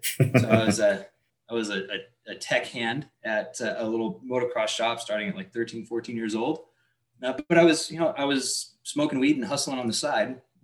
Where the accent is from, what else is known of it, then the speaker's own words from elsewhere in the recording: Graham, Washington, United States; also born or lived in Puyallup; I was born in Puyallup, Washington, which, you know